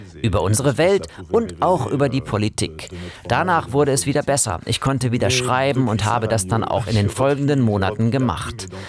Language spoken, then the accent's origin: German; Quebec, Canada; Ich komme aus Quebec, wo die Unabhängigkeitsfrage, Referenden und Belange rund um die Sprache viel diskutiert werden.